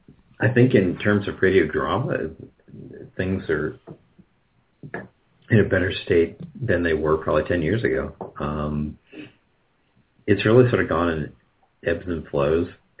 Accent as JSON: {"language": "English", "region": "Pennsylvania", "country": "United States", "tie": "born or raised there", "said": "My hometown in Pennsylvania, the public radio station there won't carry the show."}